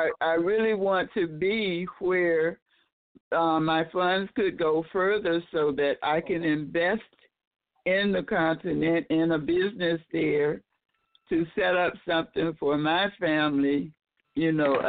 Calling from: West Palm Beach, Florida, United States; I'm calling from West Palm Beach, Florida.

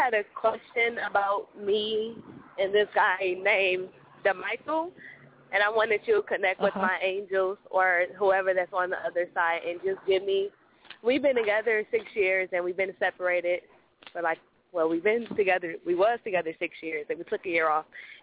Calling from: Detroit, Michigan, United States; I'm calling from Detroit, Michigan.

